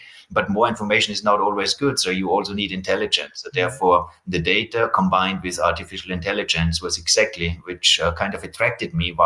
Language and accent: English; Austria; I come from Austria. That's very correct. Actually, I'm right now in Austria and I'm taking this recording here from Austria.